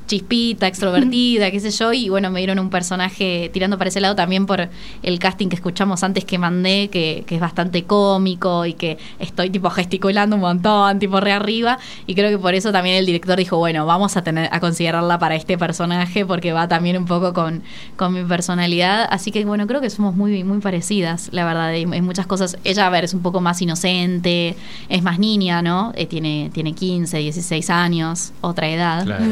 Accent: Devoto, Buenos Aires, Argentina; Yo soy de Devoto, o sea, nunca había ido ahí, siempre por Capital, ¿viste?

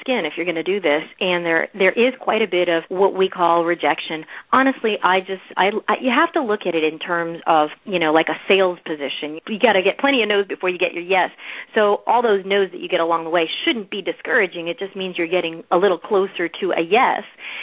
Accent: Miami, Florida, United States; moved away as an adult; I grew up in Miami, and I got my SAG card when I was 18 years old

